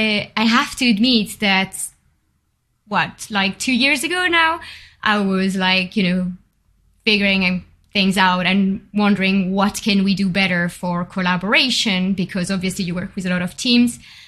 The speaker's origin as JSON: {"language": "English", "town": "Bordeaux", "region": "Nouvelle-Aquitaine", "country": "France", "tie": "born or raised there", "also_born_or_lived": "Paris", "accent": "French", "second_language": "English", "moved": "as an adult", "said": "so I'm French as well, for those who can notice the beautiful French accent that we have. I've been growing up in Bordeaux, then I had my first job in Paris."}